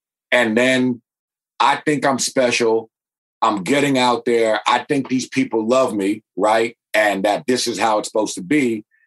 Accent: Berkeley, California, United States; And I'm from Berkeley, right next door to Oakland, and grew up in a very, very working class, old school working class neighborhood.

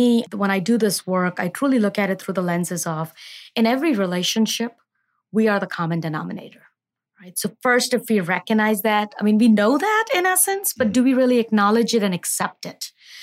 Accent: India; I grew up in India in the 70s.

